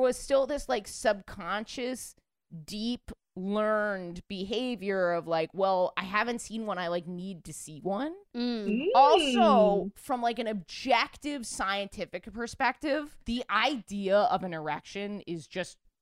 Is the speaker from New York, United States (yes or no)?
yes; New York, United States; because I'm born and raised in New York.